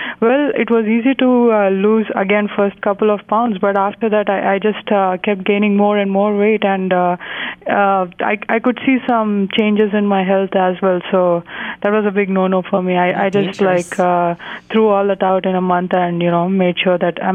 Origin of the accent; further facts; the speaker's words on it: India; English is a second language; now in United States; So me being an Indian, like, obviously I cannot eat the American food all my life, right?